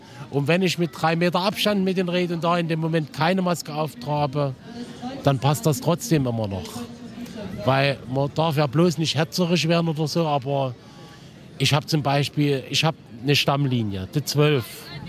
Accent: Markranstädt, Saxony, Germany; born there; Aber als Markranstädter, wo ich geboren bin, das finde ich ein schönes, nettes Örtchen.

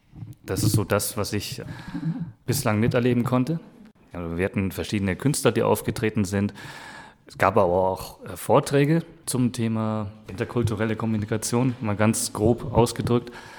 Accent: Würzburg, Bavaria, Germany; now in Munich, Germany; Und ich habe damals in Würzburg, in meiner alten Heimat Würzburg, habe ich mich auch schon eingebracht. Und vor 4 Jahren kam ich dann nach München

